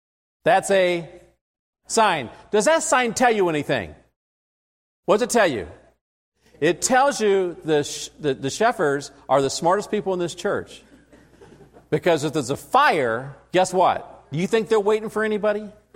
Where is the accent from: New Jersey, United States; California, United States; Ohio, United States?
California, United States; I'm not taking blame because I'm from California. But we won't talk about my state right now.